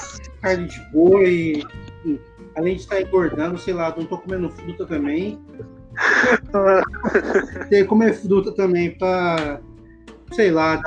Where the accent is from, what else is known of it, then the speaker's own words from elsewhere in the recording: Brazil; eu sou brasileiro mesmo, quebra a canela dos caras mesmo